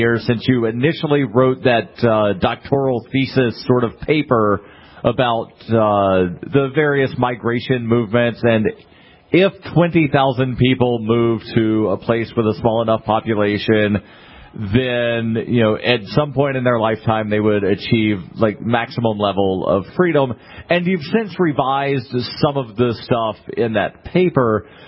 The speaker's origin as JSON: {"language": "English", "region": "Alabama", "country": "United States", "said": "And I'm originally from Alabama"}